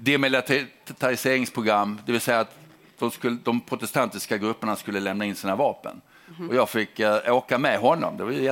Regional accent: Sweden; Ja, jag är från Sverige

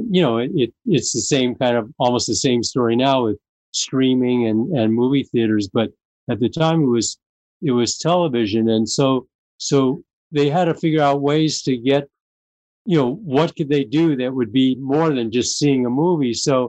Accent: Venice, California, United States; we grew up in Venice, California. And so that's close to where Santa Monica was.

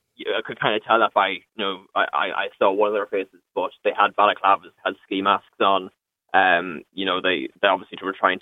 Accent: Monaghan, Ulster, Ireland; I'm from Monaghan myself.

